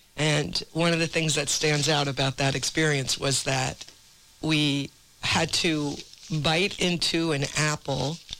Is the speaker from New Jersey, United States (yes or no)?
yes; New Jersey, United States; also born or lived in Bronx, United States; I was born in Bronx, New York, and then shortly after that, we moved to North Jersey because I was the third in the line, and we were the first in the family to move out of New York.